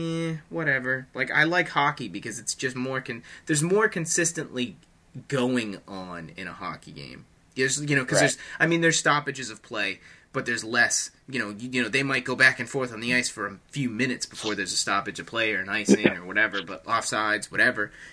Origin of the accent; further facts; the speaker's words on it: Boston, Massachusetts, United States; the I'm from Boston. Am I biased?